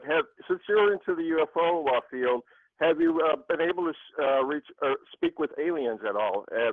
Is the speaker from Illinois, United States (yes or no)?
yes; Chicago, Illinois, United States; I'm from Chicago, and you're from Chicago, and Dave's from Chicago, so we're well represented.